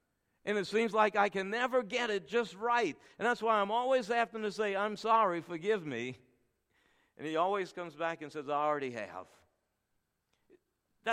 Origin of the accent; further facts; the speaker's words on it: New Orleans, Louisiana, United States; I'm from New Orleans, Louisiana, and every Monday we have red beans and rice, New Orleans style, Cajun style